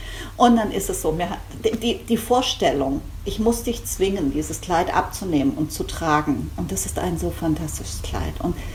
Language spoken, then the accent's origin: German; Baden-Württemberg, Germany; Ich bin auch Schwabe.